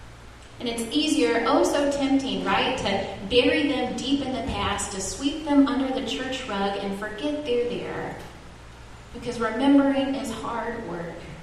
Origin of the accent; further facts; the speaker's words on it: Mississippi, United States; I grew up in Mississippi, and I'm ashamed of stories like this.